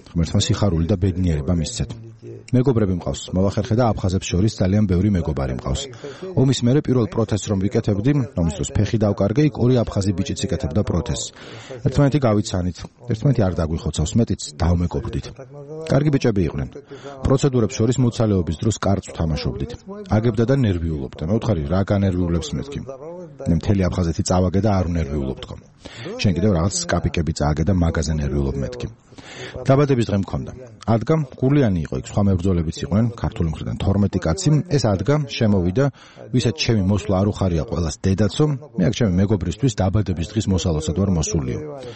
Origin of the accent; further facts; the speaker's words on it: Sukhumi, Abkhazia, Georgia; also born or lived in Gulripshi; ძირძველი სოხუმელი ვარ. სოხუმში დავიბადე. გულრიფში უცხოვრობდი. გულრიფში შოთა რუსთაველის სახელობის სკოლა დაამთავრე.